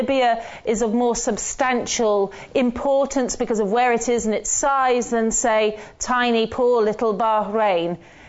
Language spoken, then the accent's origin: English; London, United Kingdom; I'm a Londoner.